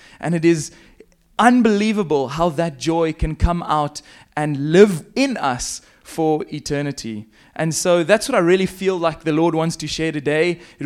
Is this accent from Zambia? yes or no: yes; Zambia; accent: South African; also born or lived in South Africa; I'm originally from Zambia. My parents moved up there quite a long time ago as missionaries to preach the word of the Lord and to plant churches. And so I've been raised in Zambia